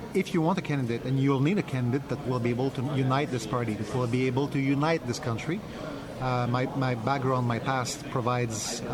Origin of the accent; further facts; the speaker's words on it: Quebec, Canada; I'm from Quebec